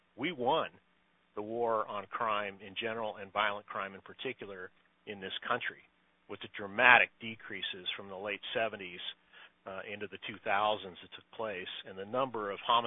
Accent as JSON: {"language": "English", "region": "California", "country": "United States", "tie": "born or raised there", "said": "having, you know, been born and raised in California, I mean, for multiple governor elections in a row, the first issue of public debate was criminal justice and public safety"}